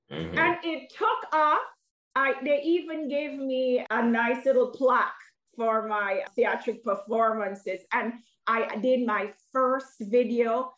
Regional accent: Jamaica; Like for me, I'm from Jamaica and I'm mixed.

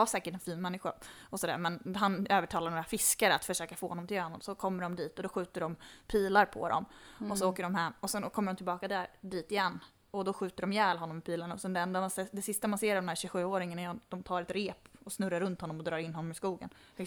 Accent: Norrbotten County, Sweden; som norrbottning

